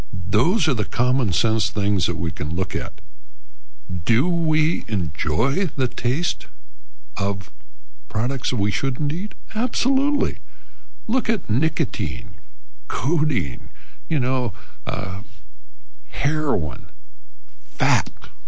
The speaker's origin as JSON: {"language": "English", "region": "Montana", "country": "United States", "said": "But, Mike, I was from Montana."}